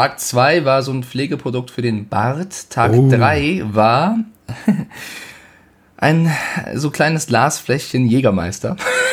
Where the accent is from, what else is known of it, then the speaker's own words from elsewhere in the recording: Frankfurt, Hesse, Germany; Also ich bin Frankfurter, deswegen München, das nehme ich mir nicht an. Ich komme aus Frankfurt und bin stolz drauf.